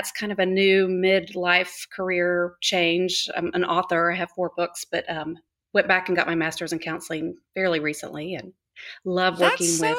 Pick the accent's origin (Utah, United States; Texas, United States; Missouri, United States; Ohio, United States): Texas, United States; also born or lived in Oklahoma; now in Dallas, United States; So I am recently back in Dallas. I'm from Texas, but lived in Oklahoma the past 14 years.